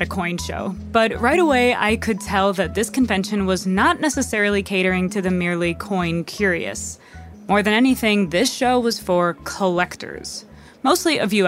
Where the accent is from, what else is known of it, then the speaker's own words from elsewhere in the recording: Minnesota, United States; The quarter from my home state of Minnesota features a loon.